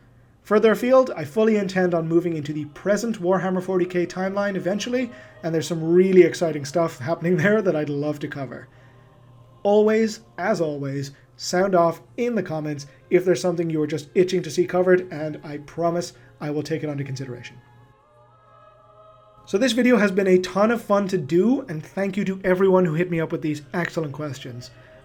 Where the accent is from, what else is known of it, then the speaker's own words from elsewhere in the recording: Dublin, Leinster, Ireland; moved away as an adult; now in Toronto, Canada; Born and raised in Dublin, now living in Toronto. The accent is the result of an Irish origin coupled with a few years living in North America.